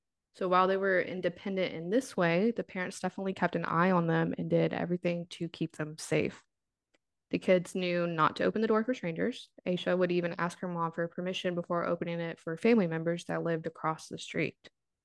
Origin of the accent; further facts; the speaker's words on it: North Carolina, United States; we're from North Carolina and we're Floridians, so.